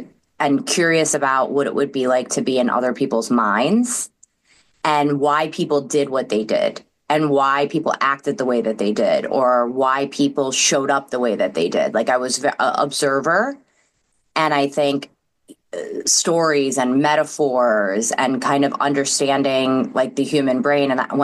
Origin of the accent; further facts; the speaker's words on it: New York, United States; accent: New York; You know, I grew up in New York, which you could probably hear in the accent. I had, you know, I was in the suburbs of New York